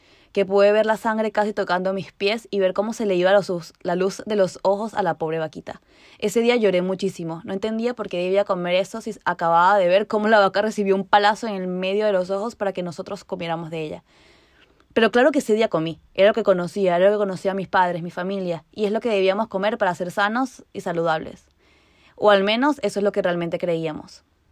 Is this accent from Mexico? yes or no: no; Venezuela; soy de Venezuela. Y en mi país, mi familia tiene una finca con animales de granja.